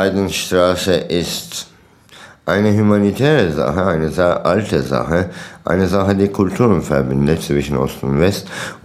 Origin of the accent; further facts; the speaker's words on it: Anatolia, Turkey; German is a second language; der vierte Satz Anatolien, meine Heimat.